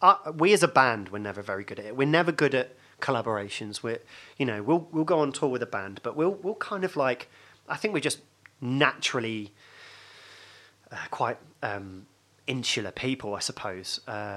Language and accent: English; East of England, United Kingdom; I come from Hertfordshire, which is like this liminal space between the urban confines of London and the fens, the rural pastoral perfection of the fens, and it's kind of like it's this in-between space that is limbo, and it was so boring